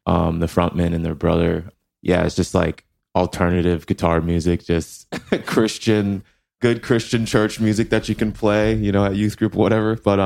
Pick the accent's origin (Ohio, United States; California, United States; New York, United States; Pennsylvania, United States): California, United States; Fresno; born there; also born or lived in Wheaton / Atlanta / Richmond / Charlotte; from sort of from everywhere. I tell this story all the time. I'm not really from anywhere. I was born in Fresno, California, but I moved like every 3.5 years of my life, basically.